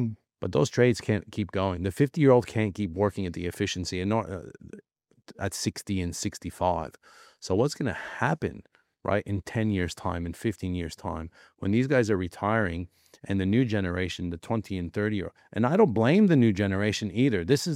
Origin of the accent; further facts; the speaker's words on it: Canada; Like, I remember growing up in Canada, the tobacco pickers, right? Tobacco fields in Canada where we're from, massive tobacco fields.